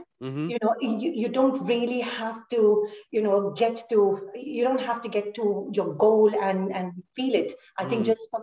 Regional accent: India; now in Sweden; I'm Indian.

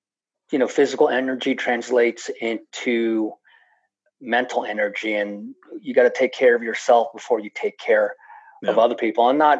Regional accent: Cincinnati, Ohio, United States; Yeah, I'm born and raised in Cincinnati, Ohio. A Bengals fan.

